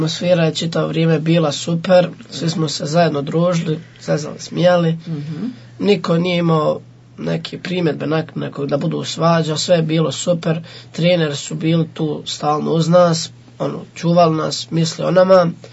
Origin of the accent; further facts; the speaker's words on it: Vareš, Federation of Bosnia and Herzegovina, Bosnia & Herzegovina; dolazim tu iz Vareša, idem ovdje u školu, osnovnu školu Vareš. Deveti sam razred, imam 15 godina.